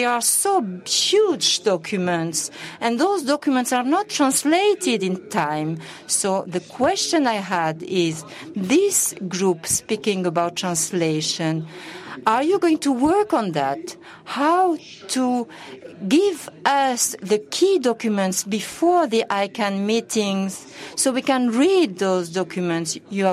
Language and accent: English; Madagascar; English is a second language; Good morning. … from Madagascar.